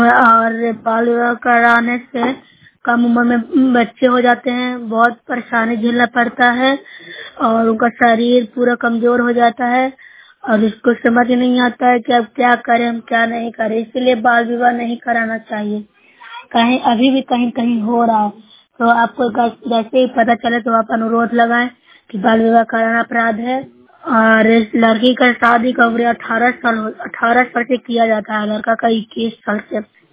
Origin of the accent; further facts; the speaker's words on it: Bihar, India; मैं नौसेरा ब्लॉक से हूँ, जिला नालंदा की निवासी हूँ।